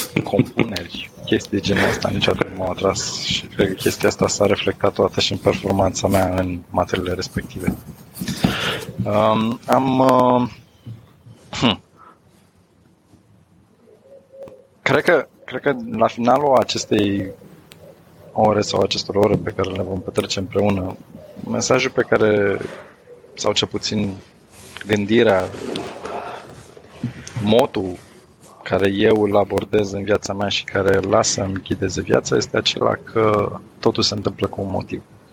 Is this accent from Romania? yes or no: yes; Bucharest, Romania; born there; M-am născut în București, într-o familie de ingineri.